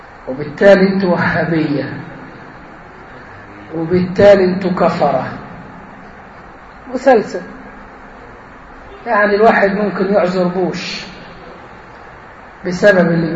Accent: Egypt; لدرجة أن مفتاح الكلام عندنا كمصريين مثلا، ما عرفش الحكاية في بلاد تانية ما شفتهاش زي عندنا

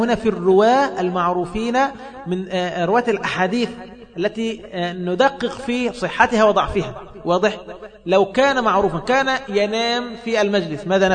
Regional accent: Alexandria, Alexandria Governorate, Egypt; أنا من اسكندرية أكون عارف في الغالب

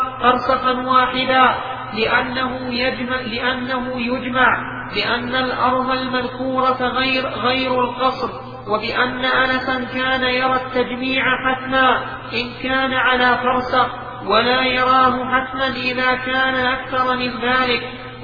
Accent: Najd, Saudi Arabia; لكن كنا عندنا في نجد ربما لا تقام الجمعة في المساجد الصغيرة

